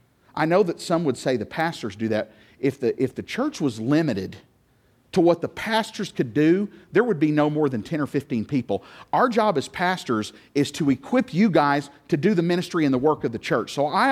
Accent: Tecumseh, Oklahoma, United States; the Pentecostal church that I grew up in Tecumseh, Oklahoma.

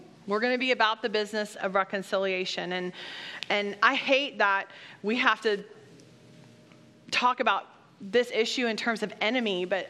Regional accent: United States; I love this country. I love that I'm an American.

